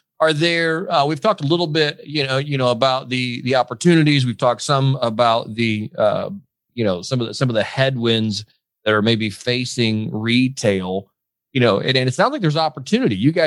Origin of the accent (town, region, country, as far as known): Memphis, Tennessee, United States